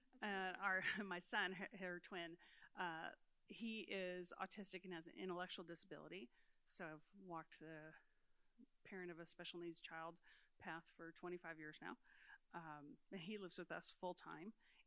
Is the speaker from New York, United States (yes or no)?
no; San Diego, California, United States; now in Dallas, United States; I live in Dallas, not originally from there. I'm originally from San Diego.